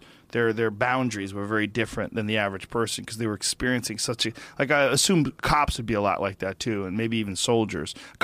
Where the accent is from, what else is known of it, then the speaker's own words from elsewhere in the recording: Newton Upper Falls, Massachusetts, United States; I grew up in Newton Upper Falls, which is like a suburb of Boston.